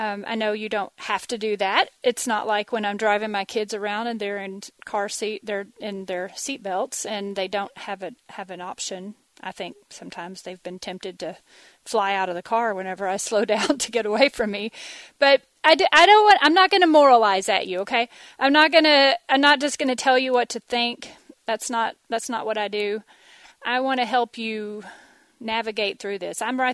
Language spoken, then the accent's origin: English; Texas, United States; born there; I'm a Texan. I was born in Texas. I lived in the Northeast for about 25 years, but I never stopped being a Texan.